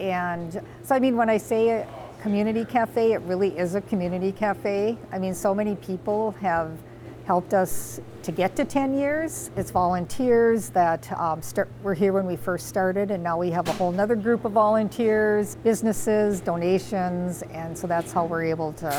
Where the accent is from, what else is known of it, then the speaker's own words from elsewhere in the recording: Fargo, North Dakota, United States; and I'm from Fargo, and my life experiences, my work experiences, I knew Fargo was a very generous community